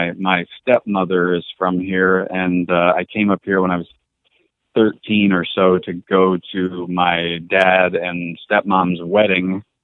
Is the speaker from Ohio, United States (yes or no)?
no; San Antonio, Texas, United States; I grew up in San Antonio, Texas